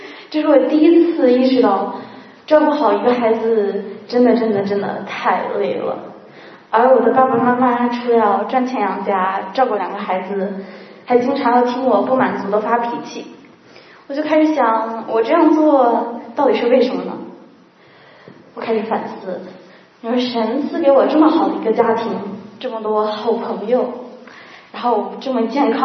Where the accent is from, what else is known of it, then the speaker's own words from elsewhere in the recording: Beijing, China; 童年时期我生活在北京